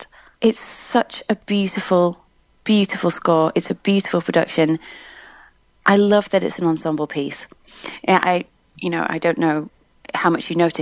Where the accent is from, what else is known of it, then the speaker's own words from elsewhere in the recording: England, United Kingdom; accent: British; now in New York, United States; So I foolishly actually thought I was going to be a niche being an English girl in New York, but there are many, let me tell you.